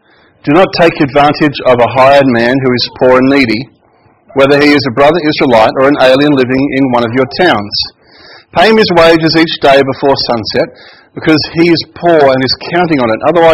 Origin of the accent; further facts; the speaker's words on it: Australia; You know, when you think about Australia, and it's funny, I noticed that no one said, oh, I'm original Australian. No one said that, and really no one can, because we are all immigrants.